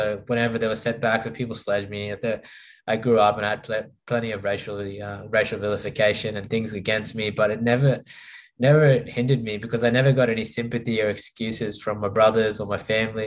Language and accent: English; Sydney, New South Wales, Australia; now in Brisbane, Australia; I grew up in Sydney. My whole sort of most of my life now, I'm in Brisbane for the last 10 years. But I was in Sydney